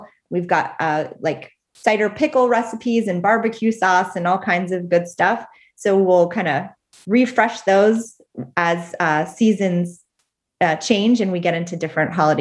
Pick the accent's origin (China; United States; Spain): United States; Pennsylvania; And I grew up in Apple Country. I grew up in Adams County, Pennsylvania.